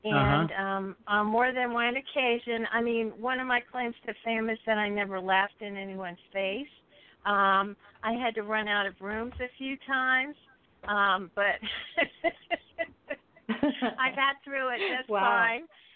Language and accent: English; the South, United States; I'm from the South, and we always celebrate Christmas in July. Now, the funny part is, even though I remember that being celebrated when I was growing up, I never got any presents.